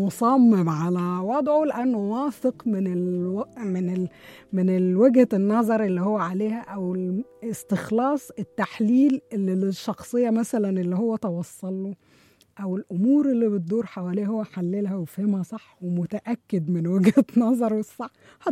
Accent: Egypt; هو من أهم مشاهير برج العقرب عندنا في مصر يعني

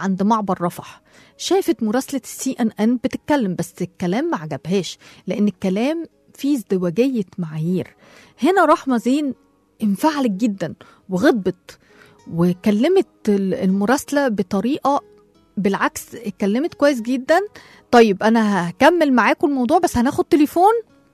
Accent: Egypt; هي دي الرسالة اللي إحنا كمصريين عاوزين نوصلها

